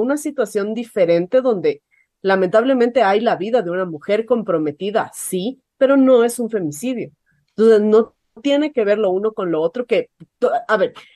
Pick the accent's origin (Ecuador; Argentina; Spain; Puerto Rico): Ecuador; Y creo que como ecuatorianos deberíamos levantarnos todos a reclamar que nos están matando